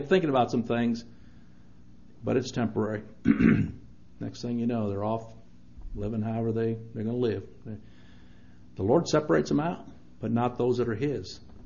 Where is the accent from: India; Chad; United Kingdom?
Chad; moved away; I remember growing up in Chad when he was sending his troops down into Chad from Libya.